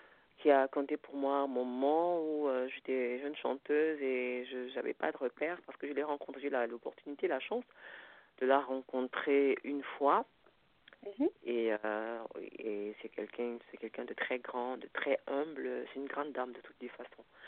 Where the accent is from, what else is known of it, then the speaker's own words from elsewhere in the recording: Minta, Centre, Cameroon; Je suis de Minta. Je suis de Nangaï, beaucoup, je suis de Minta.